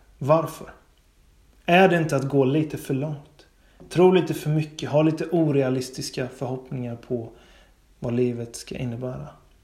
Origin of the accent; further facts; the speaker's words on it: Bottnaryd, Jönköping County, Sweden; also born or lived in Gothenburg; Det stället som är Ernsta, som låg där någonstans på andra sidan Vättern från Bottnaryd där jag är uppvuxen.